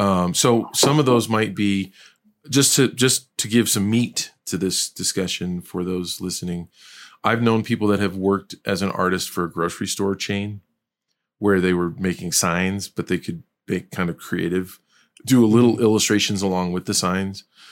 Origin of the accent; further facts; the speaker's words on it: Maryland, United States; I'm from Maryland. It was 5 miles from my house